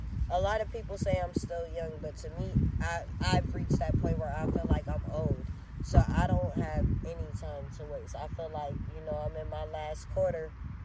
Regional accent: Rochester, New York, United States; also born or lived in Los Angeles, United States; I was born in New York. Rochester, New York. Upstate New York. East Side, baby, you heard? I was born out there. And then, I was, like, raised between there and L.A.

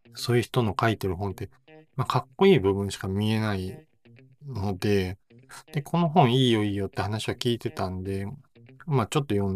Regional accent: Osaka, Japan; 自分自身がその大阪出身で関西なんで

